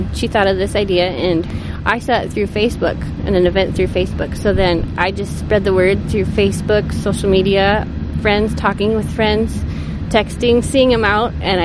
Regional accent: Nevada, United States; I'm originally from Nevada, but my husband and I, we've been back in Nevada for about 6 years, and we love it here.

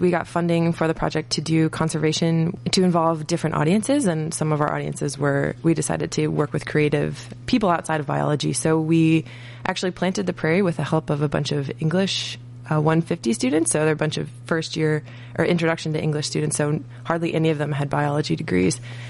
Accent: Michigan, United States; Yeah, I'm from Michigan, and when I was looking for a graduate program, I saw Iowa State.

